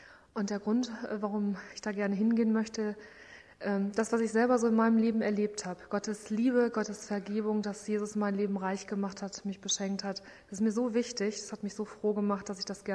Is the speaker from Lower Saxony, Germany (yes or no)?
no; Bremen, Germany; ich komme aus Bremen und ich werde Ende September nach Namibia ausreisen